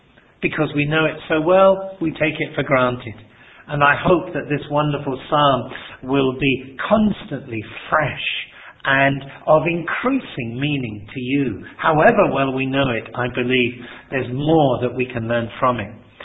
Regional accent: England, United Kingdom; And I suppose too, being British or English, we have a kind of sentimental thing, perhaps from childhood, of little lambs and sheep.

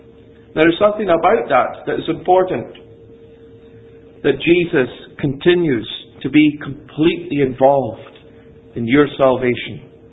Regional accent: Ferintosh, Scotland, United Kingdom; when I was growing up in Ferintosh in the Black Isle, just north of Inverness

